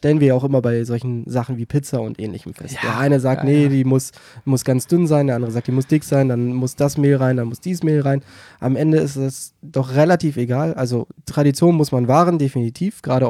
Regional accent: Lower Saxony, Germany; So wie es ja aber auch bei uns in Niedersachsen ist

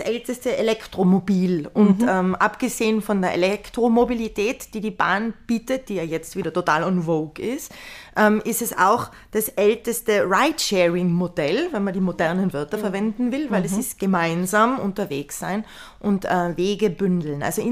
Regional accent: Tyrol, Austria; mein Heimatbundesland Tirol

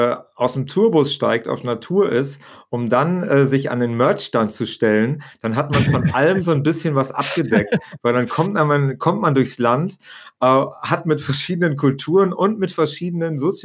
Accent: Vreden, North Rhine-Westphalia, Germany; also aus meinem Heimatort, Leute, mit denen ich Abi gemacht habe, mit denen, wir sind zusammen nach Münster gezogen und wir waren dann so die Vredener Bande

